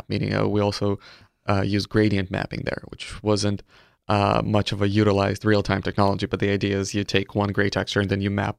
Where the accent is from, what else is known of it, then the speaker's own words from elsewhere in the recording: Belarus; I'm originally from Eastern Europe, which is Belarus, which is a country there's no game development pretty much.